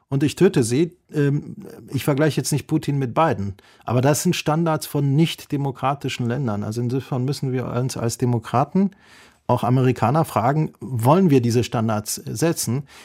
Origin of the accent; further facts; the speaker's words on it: Iraq; now in Germany; Ich bin ja halb Iraker. Mein Vater ist Iraker und ich habe im Irak gelebt. Wir sind aus dem Irak geflüchtet. Wir sind politische Flüchtlinge in Deutschland gewesen.